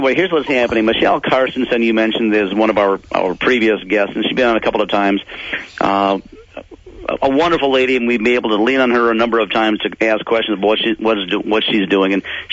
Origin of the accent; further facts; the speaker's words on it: Minnesota, United States; I've been born and raised in Minnesota.